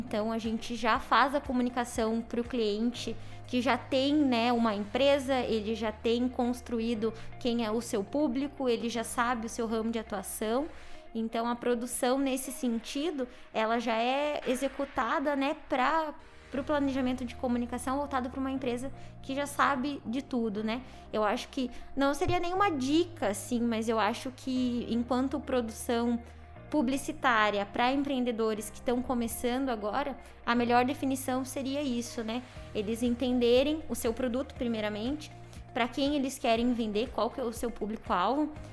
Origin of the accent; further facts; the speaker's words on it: Pelotas, Rio Grande do Sul, Brazil; moved away; Eu moro aqui agora há 8 anos, eu vim de Pelotas, do Rio Grande do Sul, longe